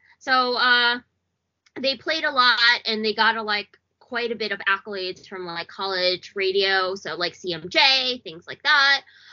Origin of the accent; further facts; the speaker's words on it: Brooklyn, New York, United States; I think everyone and their mothers probably can figure out through my accent and or the fact that I talk about Brooklyn too much that I'm from New York.